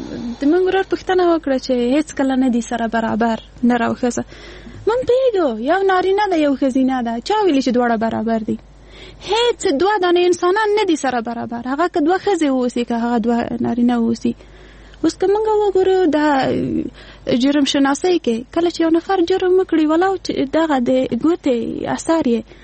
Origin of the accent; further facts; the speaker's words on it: Afghanistan; موږ په افغانستان کې 40 کاله کېږي جنگ لرو، یعنی موږ نسلونه په جنگ کې پیدا شوي، په جنگ کې لوی شوي، په جنگ کې مري